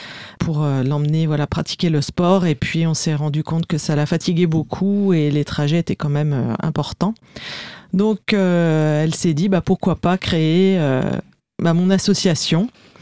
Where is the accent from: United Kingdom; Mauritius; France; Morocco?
France; Bourgogne-Franche-Comté; moved away; On vient de Bourgogne, à la base, ça fait 3 ans et demi qu'on est en Bretagne.